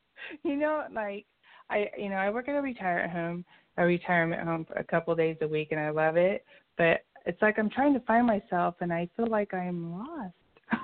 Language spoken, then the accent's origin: English; Santa Barbara, California, United States; I'm from Santa Barbara, California.